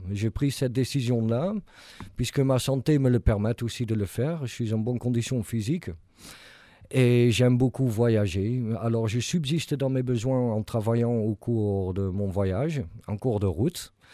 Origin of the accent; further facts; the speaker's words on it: Netherlands; je viens des hauts plateaux de la Hollande. On est à 58 mètres au-dessus du niveau de la mer.